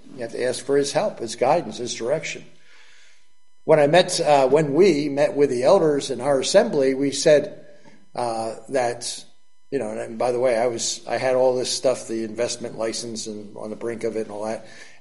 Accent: New Jersey, United States; We're from the Jersey Shore, so we know all about tides, right?

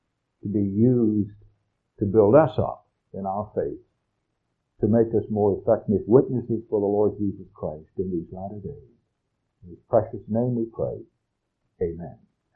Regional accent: North Carolina, United States; WPTF, which was a very powerful, strong station in the area where I grew up in Carolina.

